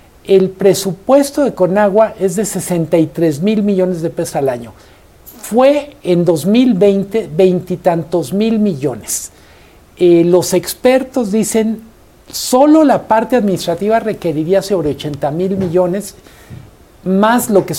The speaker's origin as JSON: {"language": "Spanish", "town": "Guadalajara", "region": "Jalisco", "country": "Mexico", "said": "Como sabrán, soy de Guadalajara."}